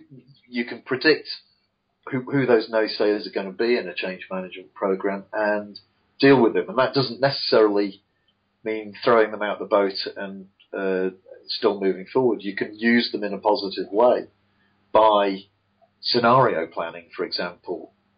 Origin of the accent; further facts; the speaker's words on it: England, United Kingdom; I'm English and we tend to be very reserved.